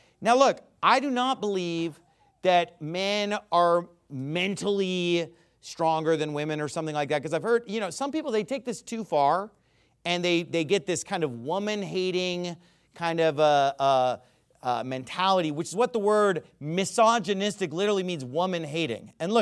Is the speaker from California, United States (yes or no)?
yes; California, United States; because I'm from Northern California. I've been to those places, and so it's something that I kind of grew up with.